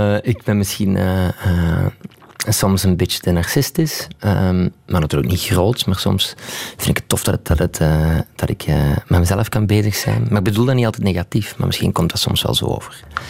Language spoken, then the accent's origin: Dutch; Flanders, Belgium; now in Antwerp, Belgium; Ik woon in Antwerpen, ik ben afkomstig uit Limburg.